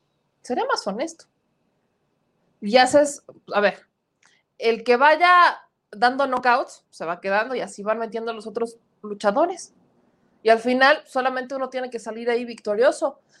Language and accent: Spanish; Puebla, Mexico; Entonces, yo como buena poblana hago referencia a eso.